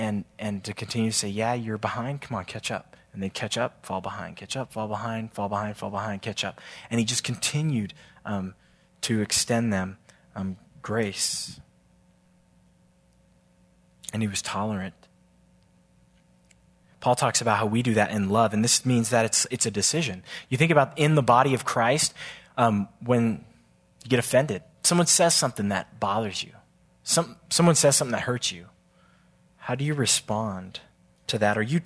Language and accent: English; San Diego, California, United States; I'm a Padre fan. I'm from San Diego.